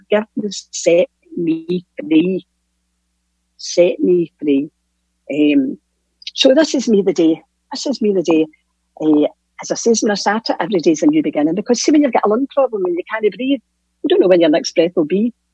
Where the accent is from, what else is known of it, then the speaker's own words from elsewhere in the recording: Hamilton, Scotland, United Kingdom; I stay in Hamilton, born and bred in Hamilton.